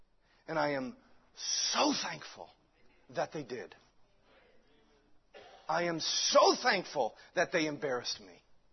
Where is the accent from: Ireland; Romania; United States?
Ireland; So, I'm an Irishman, so I'm not going to do that, right?